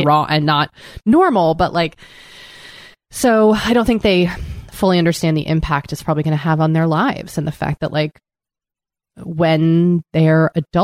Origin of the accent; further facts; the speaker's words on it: East Coast, United States; seasonal depression from growing up in the East Coast and that still lingers.